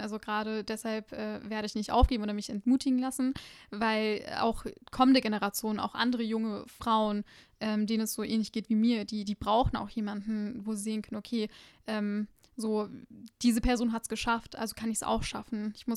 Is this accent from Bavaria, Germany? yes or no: no; Offenbach, Hesse, Germany; Ich komme aus Offenbach.